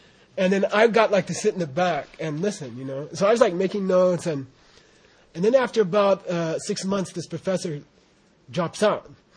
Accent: United States; And I got this thing, you know, so weird to me as an American.

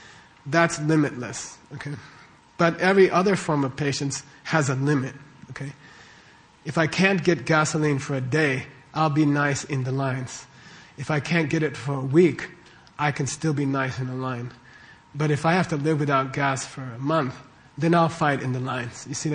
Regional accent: United States; So the first week I'm like, I'm an American, we don't do that.

